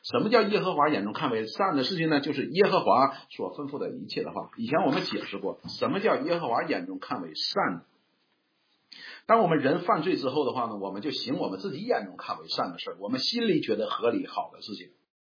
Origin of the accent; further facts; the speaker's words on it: Northeast China, China; 有点像我们东北人吃那个血豆腐